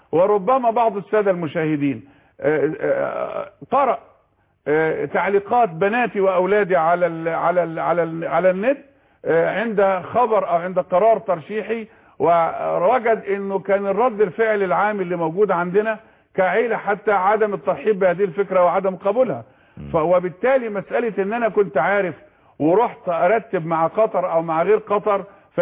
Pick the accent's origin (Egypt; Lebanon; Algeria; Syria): Egypt; واحنا كمصريين عندنا عدد كبير من مواطنينا الاعزاء بيعانوا من حالة الفقر ومن التهميش،